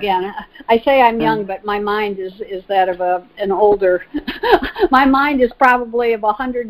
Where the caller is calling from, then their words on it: Manhattan Beach, California, United States; Oh, I'm calling from Manhattan Beach, California.